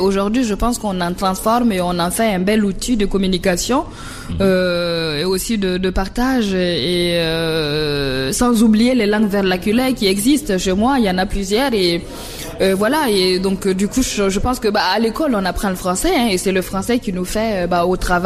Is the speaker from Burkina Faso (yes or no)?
yes; Burkina Faso; first language Mooré; French is a second language; Moi, quand je vois un Burkinabé, c'est tout de suite le moré, ma langue maternelle, parce que ça nous manque